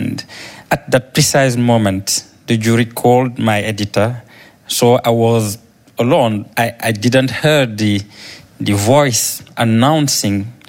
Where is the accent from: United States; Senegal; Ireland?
Senegal; now in France; being an African writer in France, publishing in France, but born and raised in Senegal.